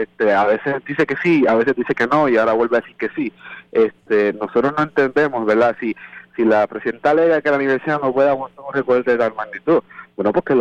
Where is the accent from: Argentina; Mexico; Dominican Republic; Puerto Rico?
Puerto Rico; Bayamón; yo soy de Bayamón.